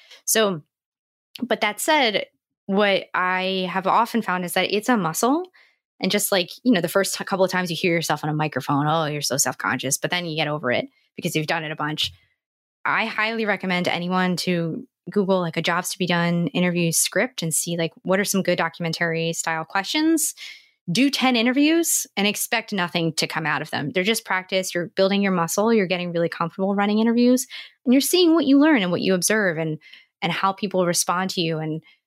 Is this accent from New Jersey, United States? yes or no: yes; New Jersey, United States; So I'm from New Jersey, which is a part of the United States that's kind of known for being a little thick skinned and a little bit rough and tumble.